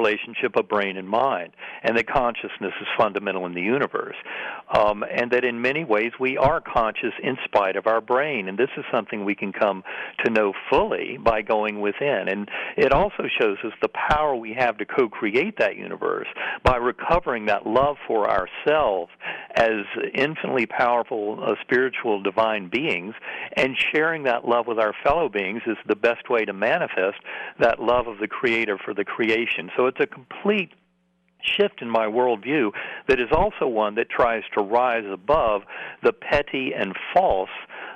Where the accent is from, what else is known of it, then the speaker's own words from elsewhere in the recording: North Carolina, United States; I had wanted to believe so much of what I had grown up with in that Methodist church growing up in North Carolina